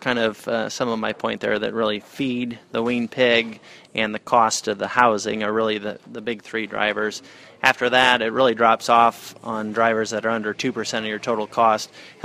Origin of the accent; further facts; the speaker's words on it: Illinois, United States; I grew up in Northwest Illinois and raised on a pig farm and feedlot cattle.